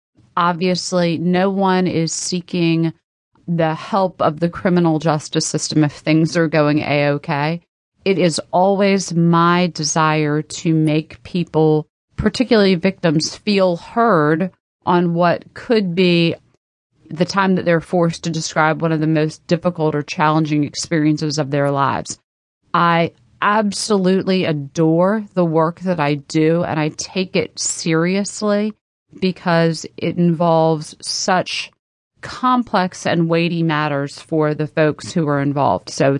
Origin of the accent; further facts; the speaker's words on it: Richmond, Virginia, United States; I am a proud, lifelong resident of the Commonwealth of Virginia with a few notable exceptions. I grew up in Richmond. I was a fan district kid